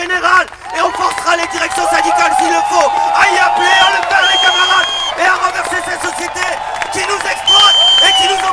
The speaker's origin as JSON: {"language": "French", "town": "Metz", "region": "Grand Est", "country": "France", "said": "Moi, je viens de Metz, de Moselle."}